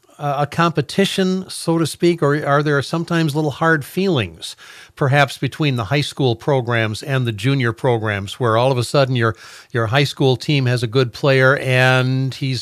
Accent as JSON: {"language": "English", "region": "Michigan", "country": "United States", "tie": "born or raised there", "said": "Yeah, I grew up in Southwest Michigan, and many years ago when I was in high school, hockey simply wasn't a thing."}